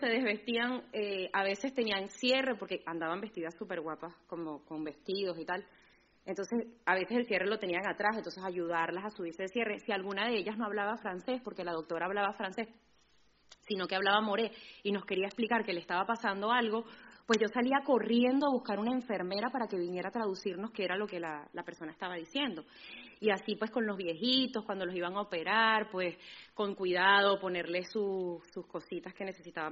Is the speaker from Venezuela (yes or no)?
yes; Venezuela; y que yo soy de Venezuela, y yo no he visto pobreza así, de verdad.